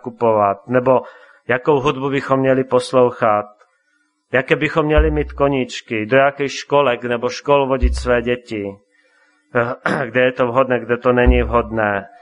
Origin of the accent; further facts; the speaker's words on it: Martin, Žilina Region, Slovakia; já jsem pocházel z Martina, pocházím, tam jsem se narodil